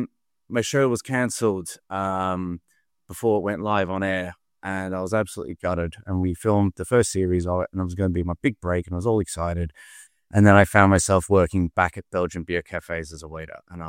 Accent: Perth, Western Australia, Australia; now in Newcastle upon Tyne, United Kingdom; So I'm from Perth in Western Australia originally.

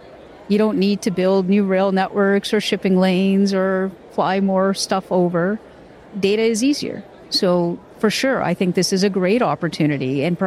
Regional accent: Canada; As just as a Canadian, as a citizen, I'm not.

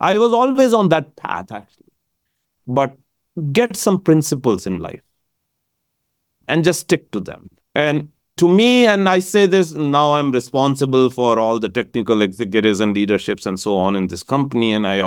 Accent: Kurukshetra, Haryana, India; So I come from Kurukshetra, actually, which is many people in India know this land of Mahabharata, actually, where Lord Krishna gave the famous sermon of Gita.

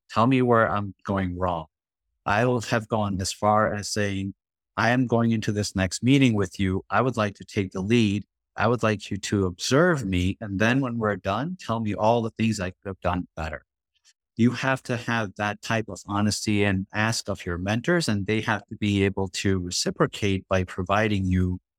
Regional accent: India; it was great growing up in India, because even though I was an only child, we had quite a large extended family.

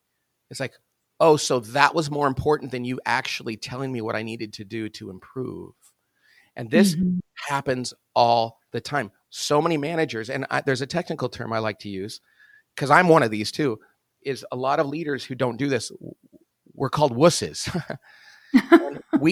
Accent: Bakersfield, California, United States; So, as you know, I'm from Bakersfield, California, which is not necessarily the height of sophistication in the world.

